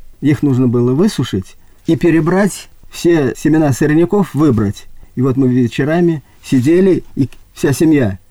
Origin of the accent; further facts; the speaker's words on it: Orenburg, Orenburg Oblast, Russia; born there; Я родился в Оренбурге, историческое место